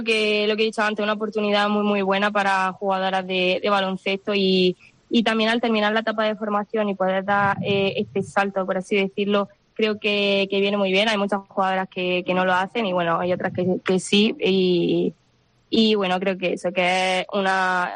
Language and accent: Spanish; Almería, Andalusia, Spain; de todos los años que he estado aquí en mi tierra, en Almería